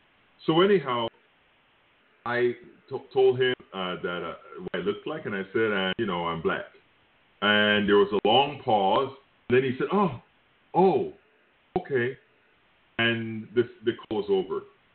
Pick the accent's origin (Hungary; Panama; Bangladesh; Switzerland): Panama; All he knew is that I was from Panama.